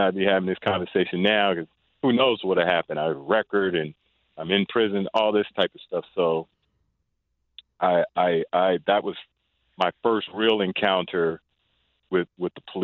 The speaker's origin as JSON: {"language": "English", "region": "the South", "country": "United States", "tie": "born or raised there", "said": "And, you know, what time you need to be home and all that type of stuff growing up in the South."}